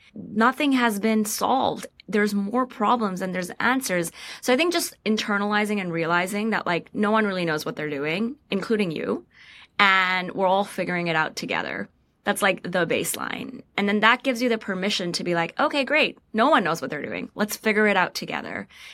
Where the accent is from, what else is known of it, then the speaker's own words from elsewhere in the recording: Pakistan; And I'm from Pakistan. I grew up there.